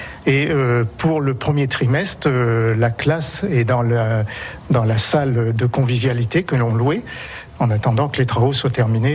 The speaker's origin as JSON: {"language": "French", "town": "Retonvillé", "country": "France", "tie": "born or raised there", "said": "je suis né à Retonvillé. J'ai fréquenté les trois classes qu'il y avait à l'époque à Retonvillé."}